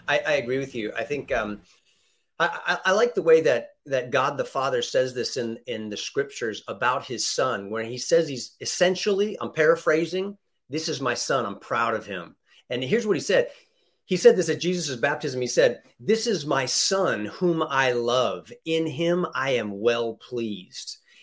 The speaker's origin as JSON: {"language": "English", "country": "United States", "said": "I'm thankful that I'm an American."}